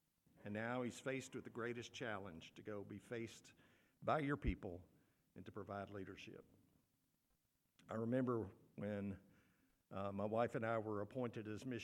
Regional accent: Kentucky, United States; I grew up in Kentucky, about 2 hours from Cincinnati.

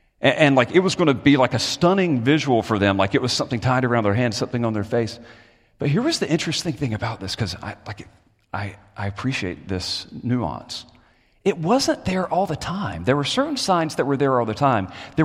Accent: United States; again, I'm American.

